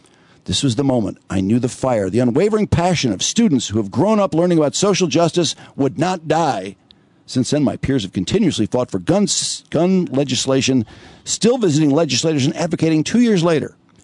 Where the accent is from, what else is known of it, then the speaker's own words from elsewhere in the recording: Florida, United States; Growing up in South Florida, the Parkland school shooting was my rude awakening to the gun violence epidemic in our country.